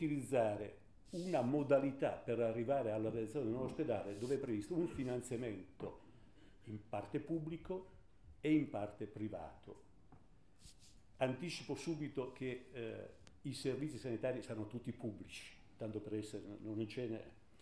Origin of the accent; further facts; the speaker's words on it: Rivoli, Piedmont, Italy; Io vengo da Rivoli, ho impiegato 15 anni, ero sindaco